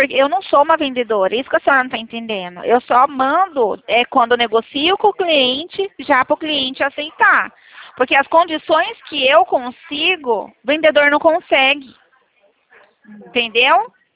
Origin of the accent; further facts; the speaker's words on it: São Paulo, Brazil; Eu sou do interior de São Paulo.